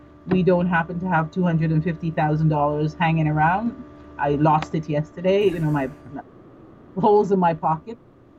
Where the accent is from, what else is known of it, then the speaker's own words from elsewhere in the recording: Canada; So I get 180 free days as a Canadian